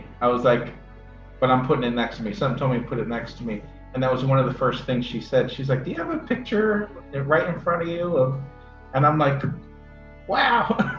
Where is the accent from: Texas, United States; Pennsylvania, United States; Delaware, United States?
Delaware, United States; New Castle; from Newcastle, Delaware